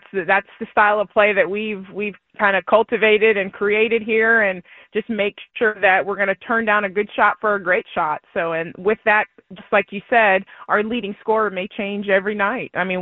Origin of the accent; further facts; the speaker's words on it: San Diego, California, United States; growing up in East County and being a San Diegan as well